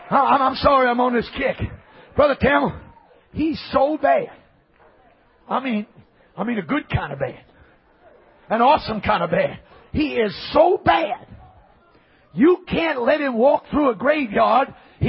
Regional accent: Brooklyn, New York, United States; And in the 50s, I'm from Brooklyn, okay? New York, okay?

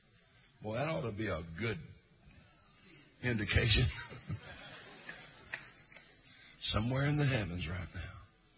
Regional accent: Midwest, United States; I'm from the Midwest. Don't be doing that to me. It's got to be Joe or Sally.

